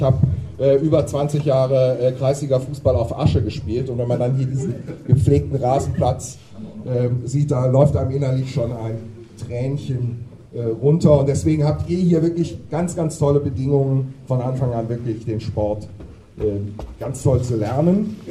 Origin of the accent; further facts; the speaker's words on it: Rhineland, Germany; Ich habe natürlich als Rheinländer mich erstmal schlau machen müssen, was das heißt